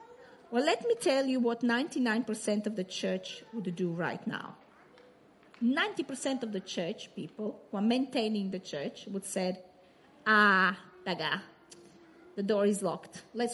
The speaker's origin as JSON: {"language": "English", "country": "Croatia", "tie": "born or raised there", "second_language": "English", "said": "By the way, when I was growing up in Croatia, when I was 13 years old, we would expel people from coloring hair from the church."}